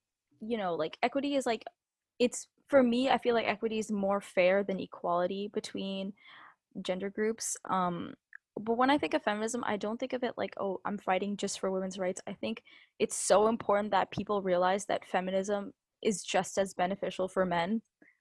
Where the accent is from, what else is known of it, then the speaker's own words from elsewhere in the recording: Ireland; Because when I was growing up in Ireland, like, I never, like, I didn't know anything or anyone.